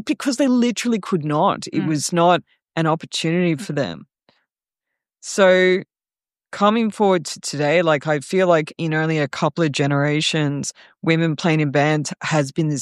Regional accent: Ireland; I'm Irish. I need the small talk.

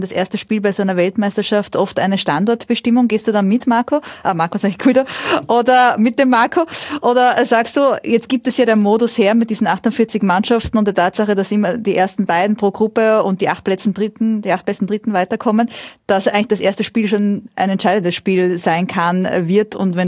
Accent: Austria; wir sagen jetzt einfach wir als Österreicher

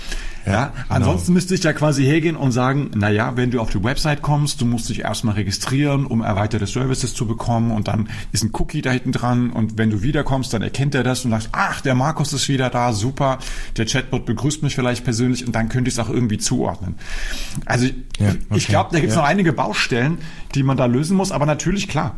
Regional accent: Upper Austria, Austria; wir kommen alle aus Oberösterreich

